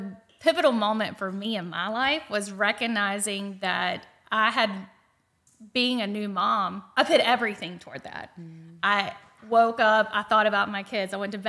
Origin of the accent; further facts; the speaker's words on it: Thomasville, North Carolina, United States; So I'm from Thomasville, North Carolina, a little small town north of Charlotte.